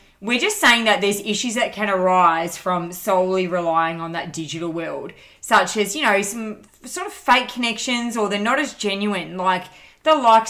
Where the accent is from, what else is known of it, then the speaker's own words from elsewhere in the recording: Melbourne, Victoria, Australia; what I'm like when I'm back in Melbourne in my hometown.